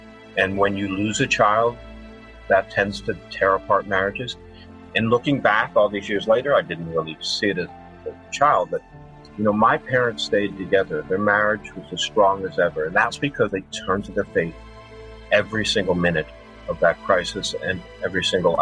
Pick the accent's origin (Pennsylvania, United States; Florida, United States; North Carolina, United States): Pennsylvania, United States; Havertown; born there; also born or lived in Michigan; So I was born in Philadelphia, actually a little tiny town on the outskirts of Philadelphia called Havertown. And then we moved out to Michigan.